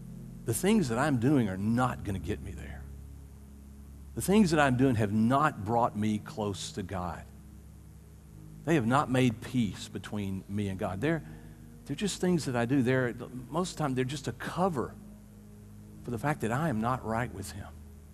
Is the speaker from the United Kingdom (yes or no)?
no; Easley, South Carolina, United States; You know, I grew up in Easley, 6,000 people, you know, and I'm educated.